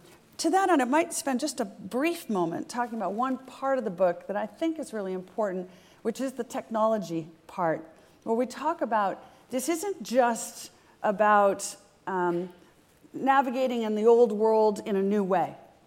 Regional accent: California, United States; I grew up surfing in California

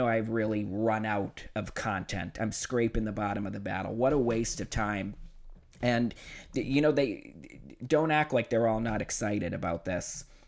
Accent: Boston, Massachusetts, United States; I'm from Boston. I went to Boston Public Schools for high school.

